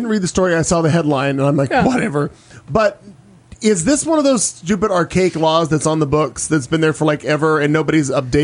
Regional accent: Missouri, United States; My home state. I'm so proud. A Missouri man is charged with a felony

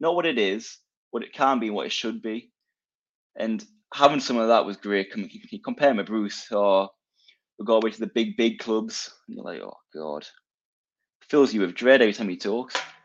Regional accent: Newcastle upon Tyne, North East England, United Kingdom; I'm 23 years old, born and bred in Newcastle.

